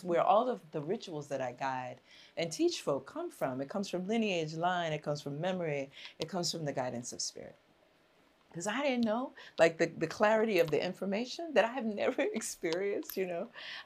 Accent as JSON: {"language": "English", "town": "Brooklyn", "region": "New York", "country": "United States", "tie": "born or raised there", "said": "We grew up in Brooklyn. I am a crazy Brooklyn supremacist. I'm a big lover of New York."}